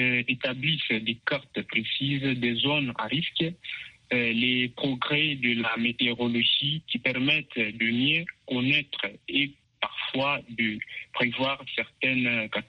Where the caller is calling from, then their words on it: DR Congo; même ici chez nous, en République démocratique du Congo, surtout du côté est